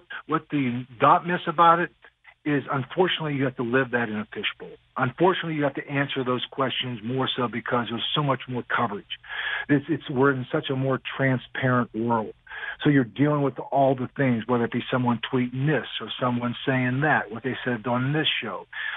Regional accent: Crafton, Pennsylvania, United States; I never forgot where I came from. I grew up in Crafton, Pennsylvania, and a paper route when I was 9 years old, working a steel mill when I was in college.

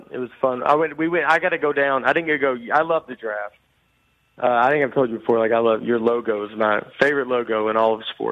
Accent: Old Hickory, Tennessee, United States; now in Nashville, United States; That is my hometown. We moved back. We're in Nashville, another part of Brentwood. My family's all still in Old Hickory. It's a suburb of Nashville.

